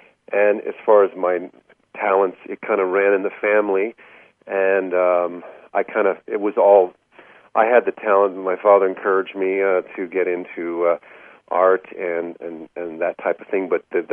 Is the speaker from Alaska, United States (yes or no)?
no; California, United States; also born or lived in New York; I was born in Hollywood, California. Was raised predominantly as a child.